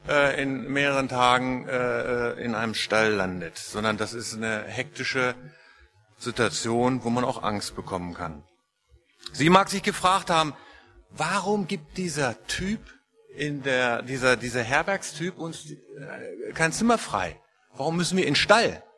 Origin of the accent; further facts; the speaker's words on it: Lower Saxony, Germany; Ich komme aus Niedersachsen und hatte Maschinenbau studiert und war in München für eine Studienarbeit